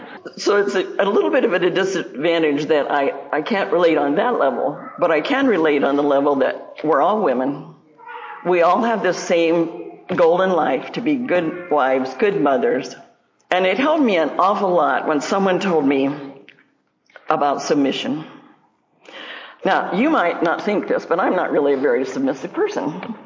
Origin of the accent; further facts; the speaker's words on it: California, United States; also born or lived in Iowa; I mean, I'm from California. I'm a beach bunny.